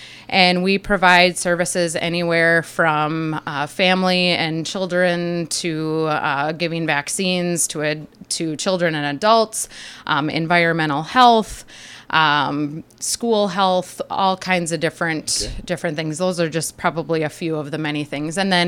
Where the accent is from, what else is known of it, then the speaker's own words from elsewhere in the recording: Madison, United States; So I am originally from Madison. I grew up here, and my husband Darby is also from the area.